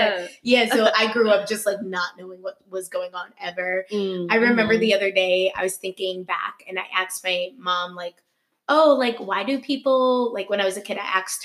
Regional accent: Philadelphia, Pennsylvania, United States; I grew up in Philadelphia, and I was lucky enough to have like a really good sex education compared to like my peers

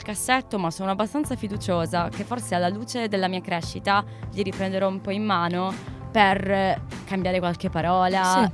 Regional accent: Bari, Apulia, Italy; io sono di Bari

